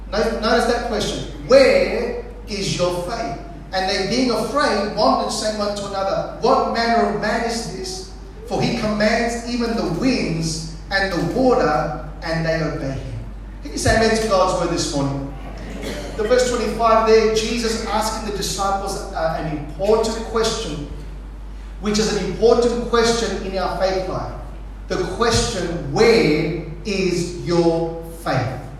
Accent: Australia; born there; I was born in Australia, but you can see that I don't look traditional Aussie. My dad is from Chile, South America, and my mother's from Spain.

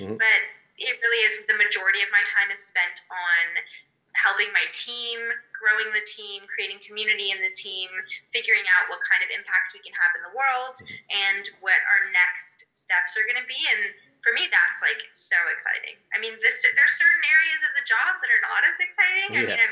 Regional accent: Toronto, Ontario, Canada; I come from Canada. I mm-hmm. grew up in Toronto, Canada.

